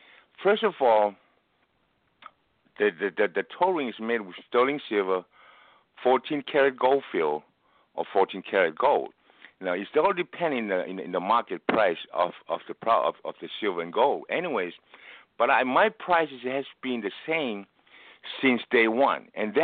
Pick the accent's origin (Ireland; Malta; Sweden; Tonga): Tonga; now in United States; I have never seen a toe ring where I come from Tonga. I don't even own a ring.